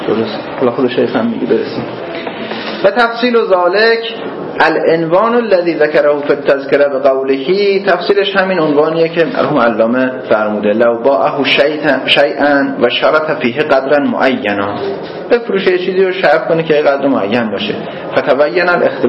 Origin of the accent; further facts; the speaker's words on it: Hamadan, Iran; من اهل همدانم، ولی خب پدر بزرگامون تو روستای اطراف همدان بودن،